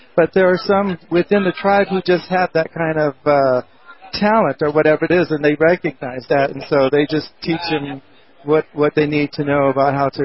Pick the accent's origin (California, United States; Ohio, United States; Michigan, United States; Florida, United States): California, United States; yeah, well, I'm from Southern California, and so our land stretches from the Pacific to the Colorado River to Mexico up to North County.